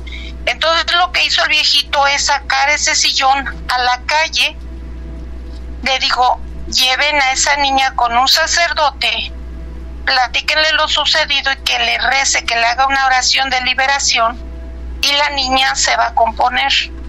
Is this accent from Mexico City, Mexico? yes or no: no; Guerrero, Mexico; yo soy del estado de Guerrero.